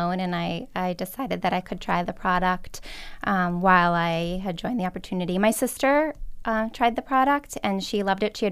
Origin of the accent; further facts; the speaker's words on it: Lawrence, Massachusetts, United States; I'm not. I grew up born and raised in Lawrence, Massachusetts.